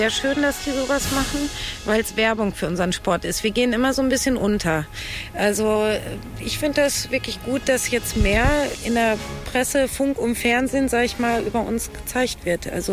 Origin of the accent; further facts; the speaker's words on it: Kiel, Schleswig-Holstein, Germany; ich komme aus Kiel